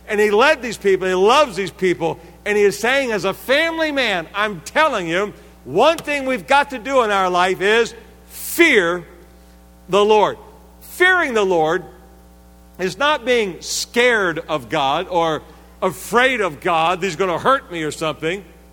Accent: Washington, District of Columbia, United States; now in Lakeland, United States; Now, I am from the Washington, D.C. area. Lived there most all my life. My wife and I now live in Lakeland, Florida

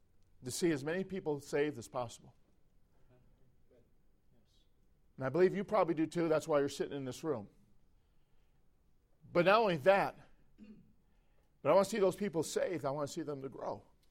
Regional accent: Chicago, Illinois, United States; Growing up in Chicago, when I got saved as a teenager, I don't think I knocked on the same doors ever.

